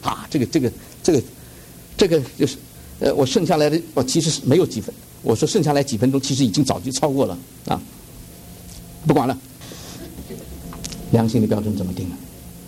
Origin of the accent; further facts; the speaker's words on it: Shanghai, China; 我们上海人叫做呛